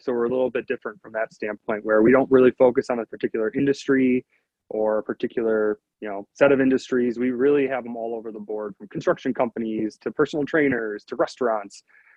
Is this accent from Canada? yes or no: no; Milwaukee, Wisconsin, United States; I am from the Milwaukee area, Milwaukee, Wisconsin.